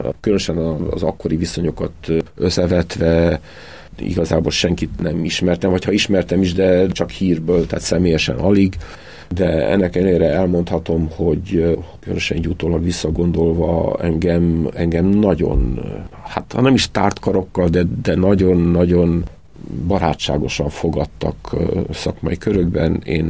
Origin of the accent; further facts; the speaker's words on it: Oradea, Bihor, Romania; De egyébként a család az teljesen Nagyváradhoz kötődött, és aztán természetesen egészen kicsi koromtól kezdve Nagyváradon nőttem fel, és jártam iskolába.